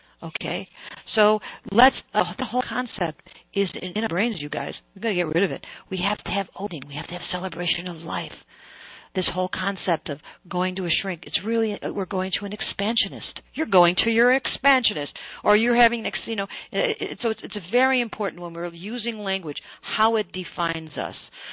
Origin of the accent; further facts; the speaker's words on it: New Jersey, United States; I came from New Jersey.